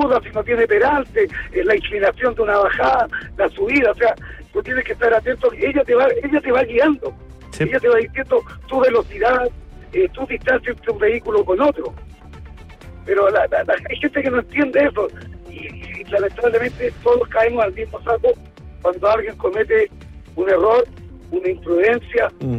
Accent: Cauquenes, Maule, Chile; yo soy de Cauquenes, el día viernes mañana me voy, o sea, más ratito me voy a mi casita a estar con mi familia

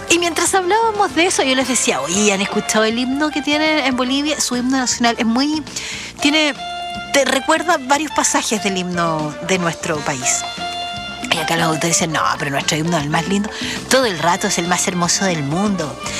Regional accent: Chile; no solamente nos contaron nosotros cuando éramos chicos en Chile

